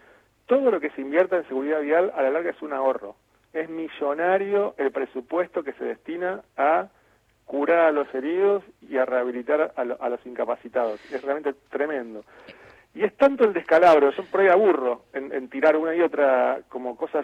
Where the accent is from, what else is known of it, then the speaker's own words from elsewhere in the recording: Argentina; somos todos argentinos.